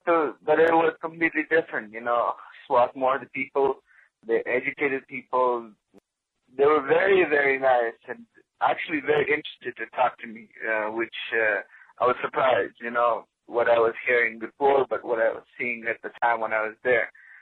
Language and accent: English; Afghanistan; English is a second language; I'm from Afghanistan. I finished my high school studies here in Afghanistan, but had the opportunity to come to the United States in 2006.